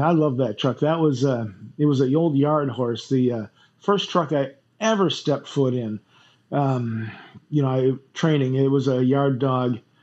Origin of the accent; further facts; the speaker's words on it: Flint, Michigan, United States; I grew up in Flint, Michigan.